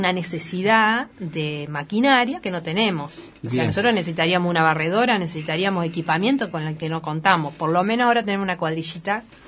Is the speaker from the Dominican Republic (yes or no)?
no; Buenos Aires, Argentina; now in Esquel, Argentina; Mira, yo soy de Buenos Aires y, bueno, terminé mi estudio académico.